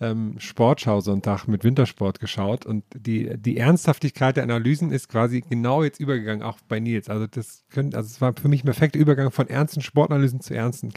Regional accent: Thuringia, Germany; zum Beispiel da, wo ich herkomme, in Thüringen wird das auch total gefeiert

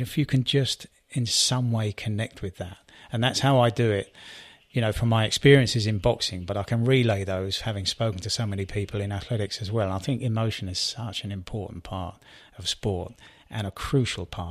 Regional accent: United Kingdom; I'm not one for we, even though I'm British.

